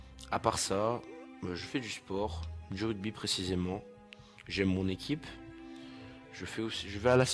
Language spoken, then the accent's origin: French; Spain; je suis espagnol.